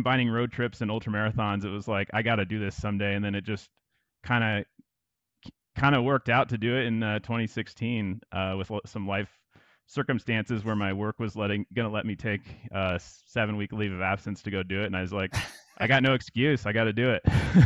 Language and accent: English; Iowa, United States; I remember going to it all kind of started because I grew up in Iowa